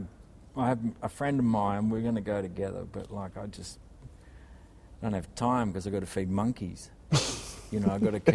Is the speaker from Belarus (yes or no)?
no; Ballarat, Victoria, Australia; also born or lived in Melbourne; when I was growing up in Ballarat. So I kind of moved to Melbourne when I was 17 to study.